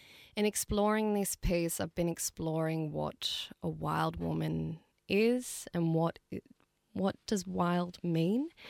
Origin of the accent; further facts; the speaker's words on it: Sydney, New South Wales, Australia; we're all women of color, we're all from Western Sydney